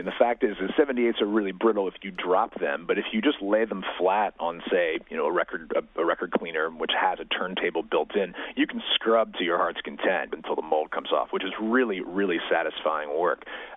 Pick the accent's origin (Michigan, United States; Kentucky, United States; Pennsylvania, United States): Kentucky, United States; Louisville; until we discovered these records in my hometown of Louisville, Kentucky